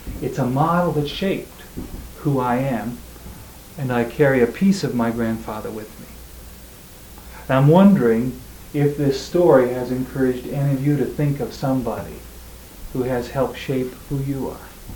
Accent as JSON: {"language": "English", "town": "Richland", "region": "Washington", "country": "United States", "tie": "born or raised there", "said": "When I was a little boy, I was raised in the Northwest here in a city, not a large city, about 30,000 in Richland, Washington."}